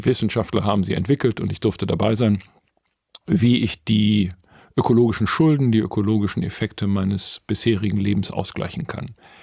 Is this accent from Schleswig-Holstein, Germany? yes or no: no; Essen, North Rhine-Westphalia, Germany; born there; Ich bin 1968 im Essener Norden geboren, tatsächlich in einem Bergarbeitermilieu.